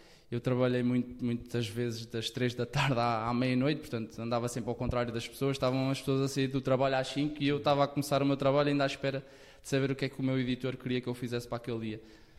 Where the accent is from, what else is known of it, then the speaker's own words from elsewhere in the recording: Santa Comba Dão, Viseu, Portugal; eu sou natural de Santa Combadão e, portanto, bem distante dos grandes centros, seja Porto e Lisboa